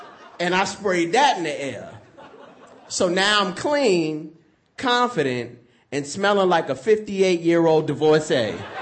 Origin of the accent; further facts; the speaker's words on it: Brooklyn, New York, United States; I'm from Brooklyn, New York, and I had a girl come up to me and say … if you want to date me